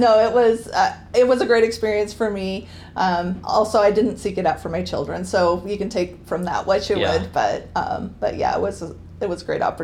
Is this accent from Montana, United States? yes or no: yes; Montana, United States; moved away as an adult; I grew up in Montana, so that's my, I guess that's my origin story. Was there until I was about 28 years old.